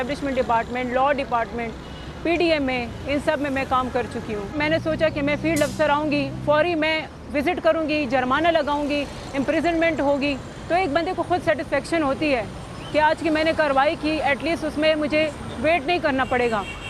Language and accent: Urdu; Wana, Khyber Pakhtunkhwa, Pakistan; also born or lived in Bannu / Peshawar; میرا تعلق ساؤتھ وزیرستان سے ہے، میں وانا سے بلانگ کرتی ہوں